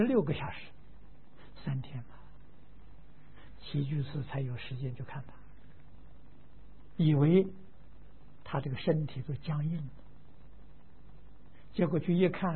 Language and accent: Chinese; Jiuhuashan, Anhui, China; 九华山，我们家乡